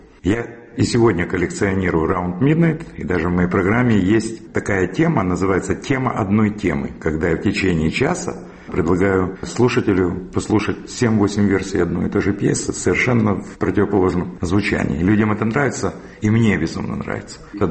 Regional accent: Kyiv, Ukraine; все, что было со мной, было в моем родном городе в Киеве, где я родился, живу.

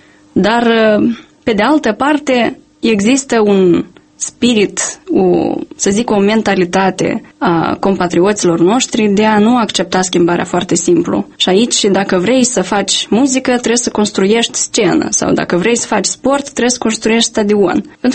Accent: Moldova; dar eu cred că noi avem încă o problemă, ca moldoveni, ca țară

